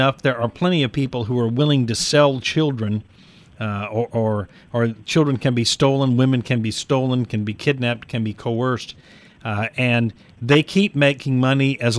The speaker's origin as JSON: {"language": "English", "region": "Florida", "country": "United States", "tie": "born or raised there", "said": "This is flourishing in Florida, my home state"}